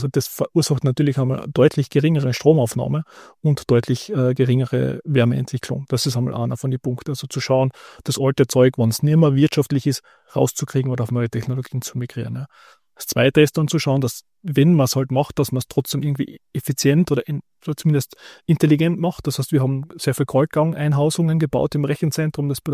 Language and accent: German; Carinthia, Austria; Da jetzt vor allem bei uns in Kärnten, also im ländlicheren Bereich, fährt vielleicht zweimal am Tag der Bus